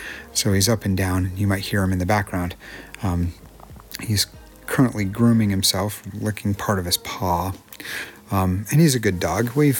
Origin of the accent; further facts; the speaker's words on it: Connecticut, United States; There is a part of it that does remind me of growing up in New England. There's a beautiful spot in Connecticut where I spent quite a few of my teenage years